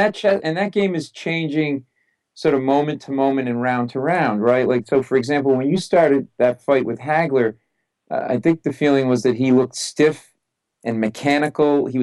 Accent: Rhode Island, United States; I'm from Rhode Island. I know he's a Massachusetts guy.

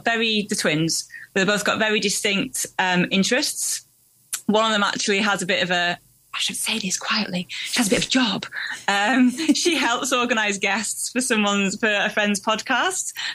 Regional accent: Salford, North West England, United Kingdom; my childhood growing up in Salford

